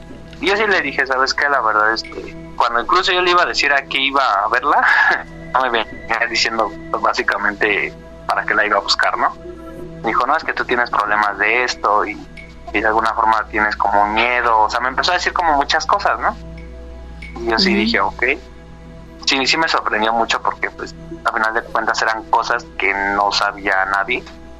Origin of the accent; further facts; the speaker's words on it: State of Mexico, Mexico; sí tengo, pues, familia, bueno, que de hecho ellos vienen de Veracruz. Uh-huh. Como te digo, yo crecí aquí en el Estado de México, ¿no? Pero mi familia es de Veracruz. Entonces, ya sabes, allá es como pueblo, rancho, todo eso.